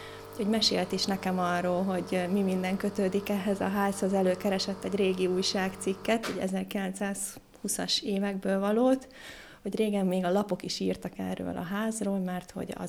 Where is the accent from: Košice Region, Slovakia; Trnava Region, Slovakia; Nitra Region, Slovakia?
Nitra Region, Slovakia; Hurbanovo; Meg csillagvizsgálóban nőttem föl félig, mert hogy édesapám ott dolgozik, annál izgalmasabbat nem tudok elképzelni, hogy a tápcsövek között. Én nekem Gyalla az egy ilyen szívemcsücske hely.